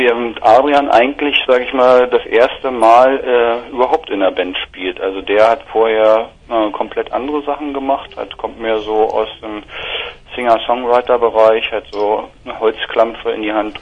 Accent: Göttingen, Lower Saxony, Germany; Wir kommen aus Göttingen.

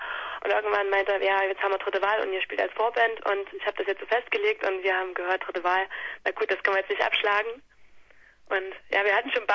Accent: Thuringia, Germany; Wir kommen aus Thüringen, eigentlich so aus den Dörfern verstreut, rum von Schleiz, ja, oder wen das halt nicht so geläufig ist, Nähe Jena.

